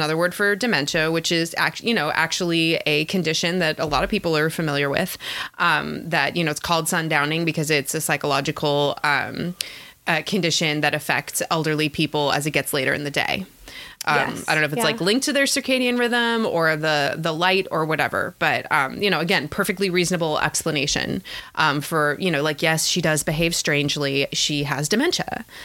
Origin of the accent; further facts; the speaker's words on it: California, United States; obviously I grew up in California